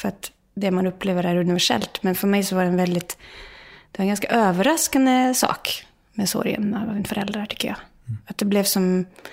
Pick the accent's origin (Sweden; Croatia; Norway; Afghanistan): Norway; Molde, Møre og Romsdal; accent: Molde dialect; Swedish is a second language; Jag snackar ju en dialekt som är sån som det här, och folk kan bli lite skuffa när de börjar snacka norsk